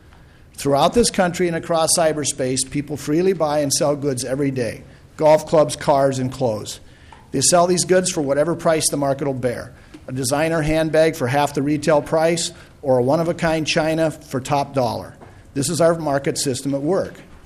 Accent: Winona, Minnesota, United States; from Winona. I'm a professor at Winona State University, economist.

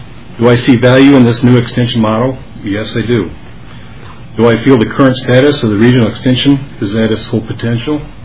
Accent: Iowa, United States; now in Minnesota, United States; I grew up in Iowa, moved to Minnesota in 1987.

